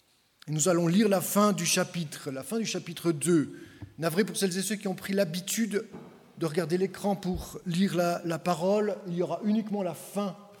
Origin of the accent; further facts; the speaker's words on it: Switzerland; on est Suisse, quoi. Je pense qu'à Reconvilier, comme dans le canton de Vaud, on reste des gens prompts à une forme de neutralité, de pacifisme